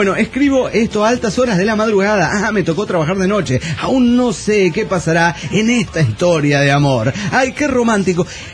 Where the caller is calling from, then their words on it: San Luis Potosí, Mexico; de San Luis Potosí.